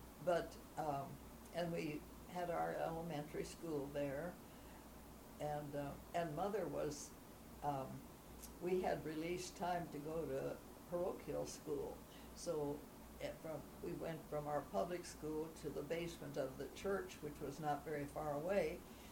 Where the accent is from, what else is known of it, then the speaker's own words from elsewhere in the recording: Hazel Run, Minnesota, United States; born there; And so my parents lived in a little village in Minnesota called Hazel Run. It was in Yellow Medicine County. The county seat was Granite Falls.